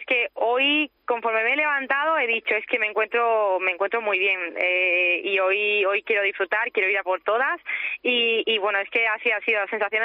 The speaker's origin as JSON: {"language": "Spanish", "country": "Spain", "said": "aquí en Madrid, en mi país, con toda mi gente"}